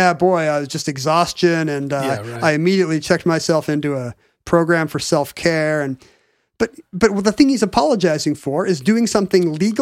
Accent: United States; And this is just mind-boggling to me as an American.

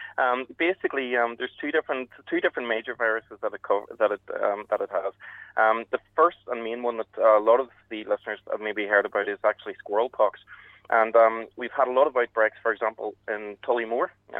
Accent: Eglinton, Northern Ireland, United Kingdom; Or you could go to the woodland that I grew up in Muff Glen, just outside of Tamnir in Eglinton.

